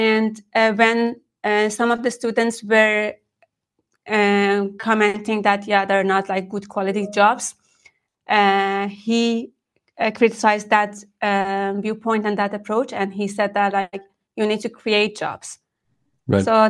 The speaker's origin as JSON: {"language": "English", "country": "Iran", "tie": "born or raised there", "second_language": "English", "said": "I'm born and raised in Iran in a big family. So I had 4 siblings."}